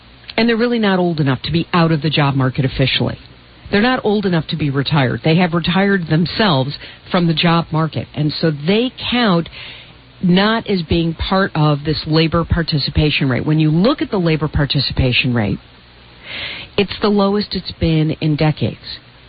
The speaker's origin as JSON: {"language": "English", "town": "Chicago", "region": "Illinois", "country": "United States", "tie": "born or raised there", "said": "So in Chicago, for example, my hometown, where unemployment has been in excess of 10% for a really long time."}